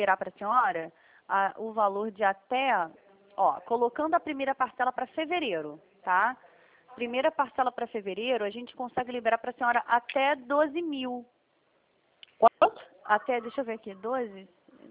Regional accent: Rio de Janeiro, Brazil; a gente é aqui do Rio mesmo.

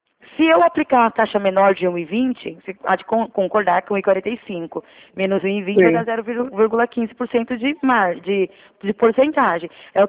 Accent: São Paulo, Brazil; na verdade eu sou do estado de São Paulo, tá?

